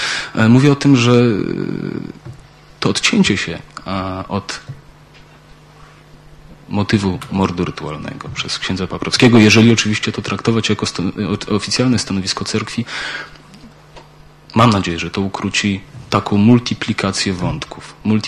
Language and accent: Polish; Belarus; ja jako Białorusin